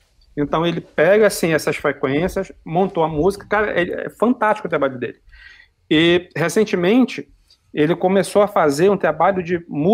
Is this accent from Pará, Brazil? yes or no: yes; Belém, Pará, Brazil; pra quem não sabe, eu sou de Belém.